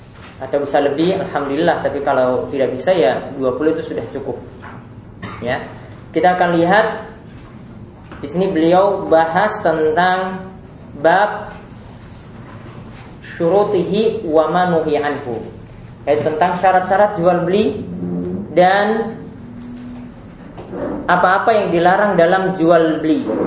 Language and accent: Indonesian; Yogyakarta, Special Region of Yogyakarta, Indonesia; Jadi saya dari Jogja ya. S1 saya di Teknik Kimia UGM. Kemudian S2 saya di Chemical Engineering King Saud University di Riyadh, Kerajaan Saudi Arabia.